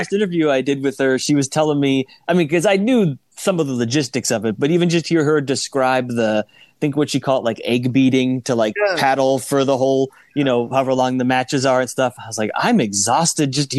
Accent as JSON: {"language": "English", "region": "Arizona", "country": "United States", "said": "And I had to constantly remind people I'm from Arizona."}